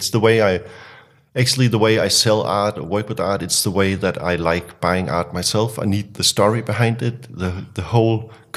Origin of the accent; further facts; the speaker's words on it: Denmark; Actually, I'm from Denmark, and my mother brought me on a vacation when I was 12, all the way up north in Denmark.